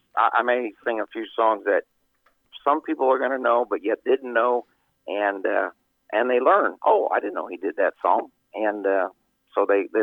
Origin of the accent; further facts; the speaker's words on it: Illinois, United States; I'm originally from Central Illinois, so my stepfather, we were the church band, and I self-taught myself how to play the drums